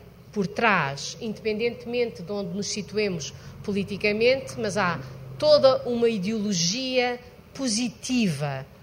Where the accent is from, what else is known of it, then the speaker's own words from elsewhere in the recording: South, Portugal; eu sou do Sul, penso devagar e falo devagar.